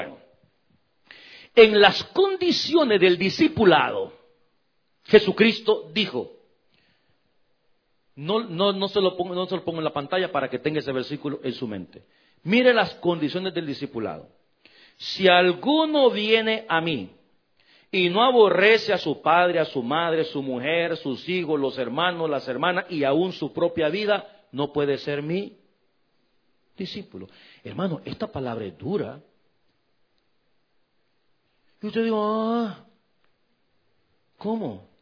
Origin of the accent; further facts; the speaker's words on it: El Salvador; allá en mi país, en El Salvador.